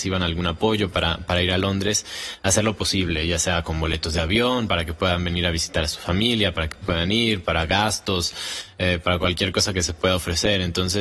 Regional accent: Mexico; soy el primer mexicano en pisar muchos de los escenarios más importantes del mundo

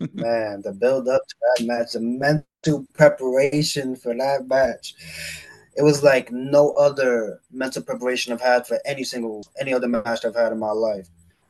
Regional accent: New York, United States; They could hate me immediately because I'm from New York.

